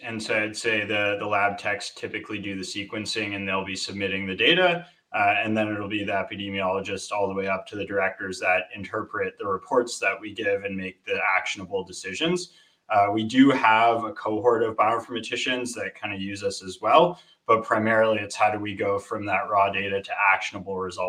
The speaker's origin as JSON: {"language": "English", "town": "Toronto", "region": "Ontario", "country": "Canada", "tie": "born there", "said": "Originally, I was born in Toronto."}